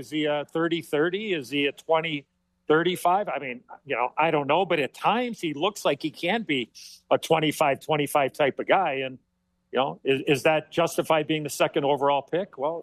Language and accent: English; Chicago, Illinois, United States; back in 1984, I was drafted by my hometown team in Chicago.